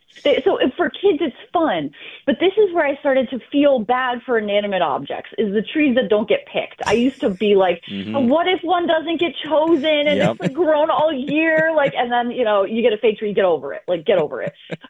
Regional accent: Connecticut, United States; And growing up in Connecticut, there were a bunch of Christmas tree farms.

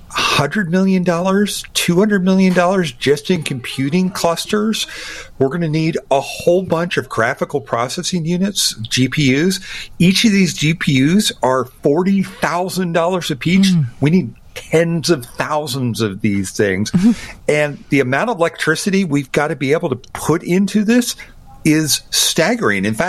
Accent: Alabama, United States; but I'm from Alabama and it's legal for me to date myself.

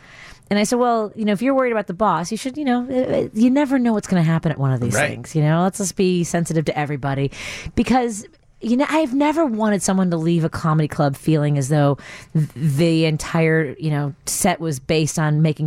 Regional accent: Chicago, Illinois, United States; because I'm from Chicago.

